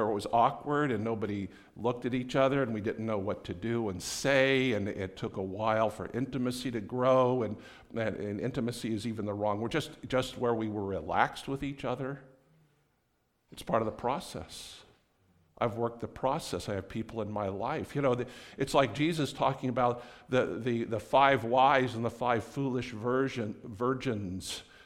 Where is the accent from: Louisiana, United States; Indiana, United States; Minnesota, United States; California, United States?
California, United States; Los Angeles; I came from Los Angeles, two blocks this way was the 405 freeway, 2 miles that way was LAX.